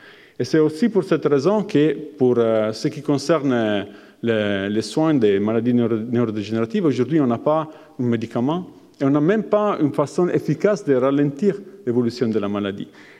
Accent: Provence-Alpes-Côte d'Azur, France; Je viens de la Côte d'Azur.

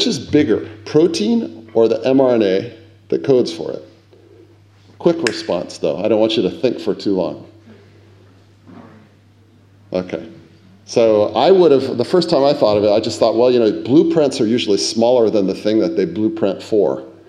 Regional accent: United States; I'm an American, so, you know, I don't think most of us live by this

